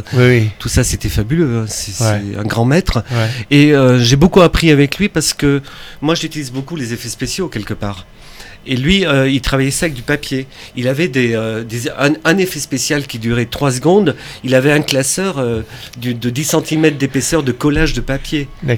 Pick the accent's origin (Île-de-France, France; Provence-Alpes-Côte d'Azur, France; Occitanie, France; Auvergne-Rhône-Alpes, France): Auvergne-Rhône-Alpes, France; Costaros; moved away as an adult; Oui, alors moi je suis né à Costaro, je suis un enfant du pays. Et puis vers l'âge de 20 ans, j'étais attiré par la capitale